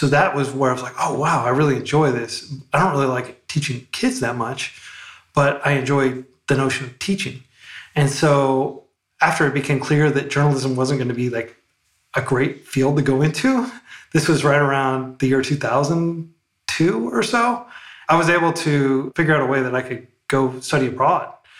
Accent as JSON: {"language": "English", "town": "Oklahoma City", "region": "Oklahoma", "country": "United States", "tie": "born or raised there", "said": "I grew up in Oklahoma City, and a lot of parents would be like, hey, you're good with writing and literature and stuff"}